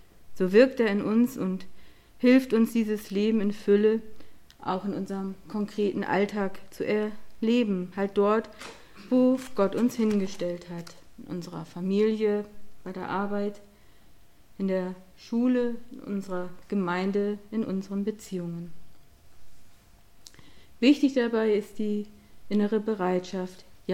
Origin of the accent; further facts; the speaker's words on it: Lower Saxony, Germany; trifft man sich in der alten Heimat, also ich komme aus der Lüneburger Heide.